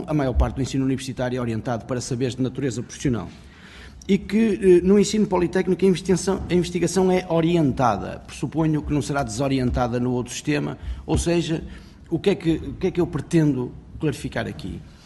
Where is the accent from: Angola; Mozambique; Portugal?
Portugal; Porto, Norte; Eu sou do Porto.